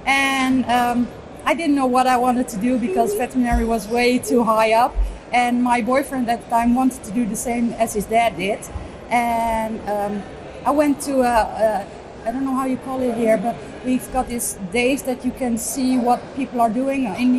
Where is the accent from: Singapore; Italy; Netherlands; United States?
Netherlands; Harderwijk, Gelderland; also born or lived in Amsterdam, Netherlands; I'm from the Netherlands, a little town called Harderwijk. Mm-hmm. So it's right in the center of the Netherlands.